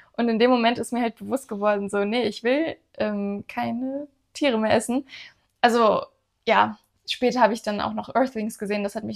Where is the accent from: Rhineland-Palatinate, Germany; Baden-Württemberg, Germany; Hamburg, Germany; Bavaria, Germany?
Hamburg, Germany; Und dann kam ich halt zurück nach Hamburg, wo ich aufgewachsen bin, zu meinen Eltern